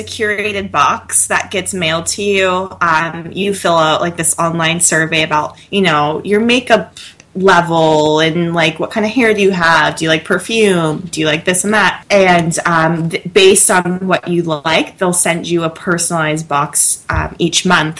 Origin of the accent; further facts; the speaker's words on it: Oregon, United States; You know, I'm not a Seattle native. I'm from Oregon.